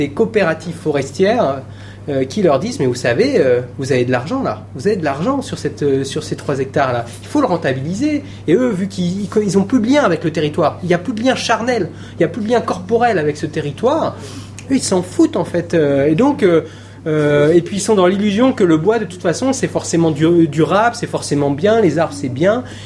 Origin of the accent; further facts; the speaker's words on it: Auvergne-Rhône-Alpes, France; enfin là d'où je viens, moi je viens de la Drôme et du Vercors, il y a beaucoup de choses qui se développent là-bas.